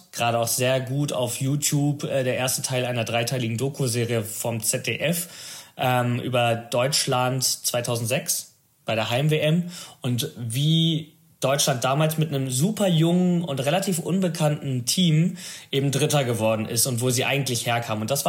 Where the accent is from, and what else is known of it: Italy